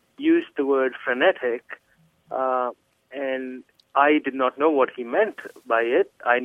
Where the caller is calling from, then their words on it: Dallas, Texas, United States; I'm calling from Dallas, Texas.